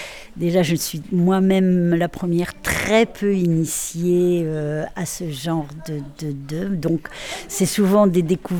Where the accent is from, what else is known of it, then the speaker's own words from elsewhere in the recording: Paris, Île-de-France, France; je suis parisienne, mais en fait j'ai beaucoup voyagé, j'ai vécu dans beaucoup de pays, donc je suis un peu de partout, quoi. Je suis un peu citoyen du monde.